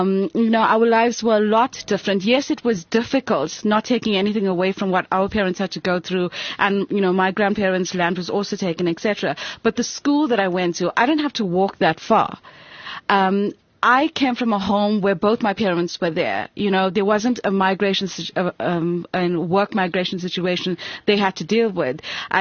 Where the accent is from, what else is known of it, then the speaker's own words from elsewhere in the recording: South Africa; The second point of mentioning that I'm Indian is that I have to acknowledge my privilege.